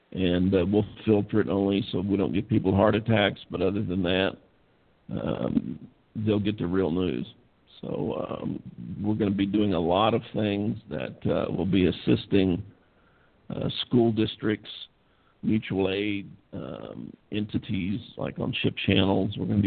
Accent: Houston, Texas, United States; I'm from Houston as well, and I went to school with Ron

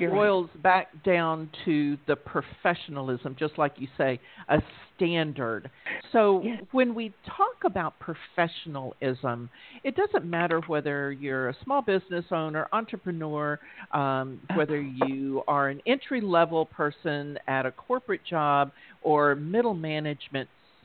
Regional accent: the South, United States; I was raised in the South, So if I go to New York, they talk really fast, Rosalinda, and I don't. So they may think I'm a little slow girl from the South.

